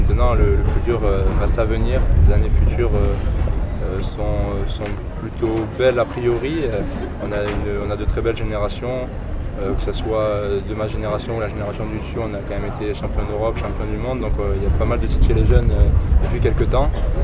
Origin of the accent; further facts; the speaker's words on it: France; je suis originaire de Bagnols-sur-Mer, donc du coup je jouais au handball là-bas, dans un petit club.